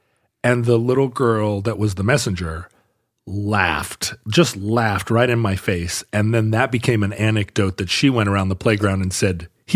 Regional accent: Shoreline, Washington, United States; also born or lived in Anchorage; I was raised in North Seattle, Shoreline, Washington, in the 1970s. But then I moved to Anchorage, and suddenly I had tremendous diversity in my school and in my classes.

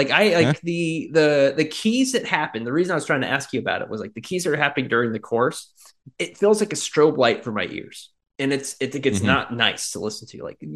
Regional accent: Lancaster, United States; I like randomly was thinking of like growing up in Lancaster, like when we were kids, like they used to have on the local, like on Channel 3.

